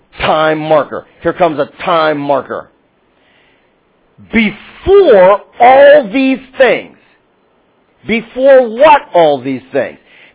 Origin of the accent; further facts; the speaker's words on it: Pittsburgh, Pennsylvania, United States; accent: Pittsburgh; I had to watch my Pittsburgh accent.